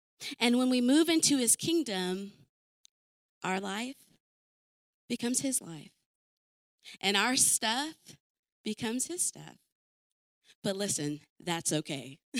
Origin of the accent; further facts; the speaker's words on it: North Dakota, United States; born there; I'm so thankful I was born in America. I was born in North Dakota.